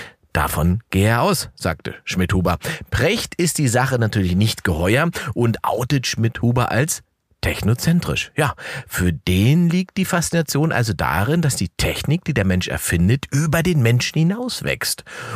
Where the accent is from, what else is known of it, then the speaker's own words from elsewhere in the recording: East Germany, Germany; Und da mische ich mich als Ossi gerne mal mit ein, denn wir Ossis sind schon zu allem erklärt worden.